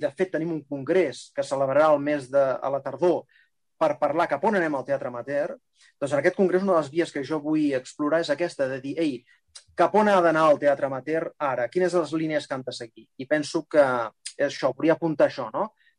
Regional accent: Sabadell, Catalonia, Spain; born there; jo que sóc nascut a Sabadell

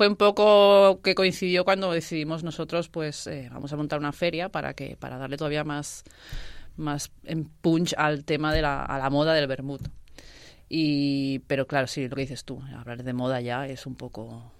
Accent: Sabadell, Catalonia, Spain; Y entre que yo soy de Sabadell

